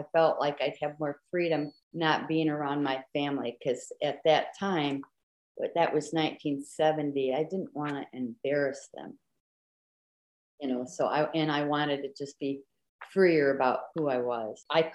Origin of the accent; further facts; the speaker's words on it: Midwest, United States; I was raised Catholic. I never even heard the word lesbians, but I knew. I come from the Midwest.